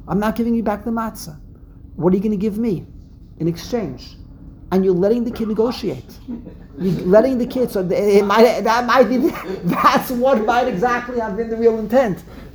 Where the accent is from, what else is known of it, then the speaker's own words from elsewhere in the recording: Brooklyn, New York, United States; accent: Brooklyn; So I'm mamish embarrassed to open up my mouth and give away that I'm from Brooklyn with the Brooklyn accent, and I can't speak a word of Hebrew.